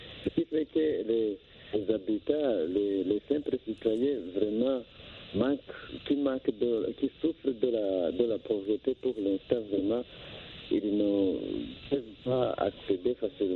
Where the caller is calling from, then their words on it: Bujumbura, Bujumbura Mairie, Burundi; Ok, chez nous au Burundi c'est vraiment catastrophique.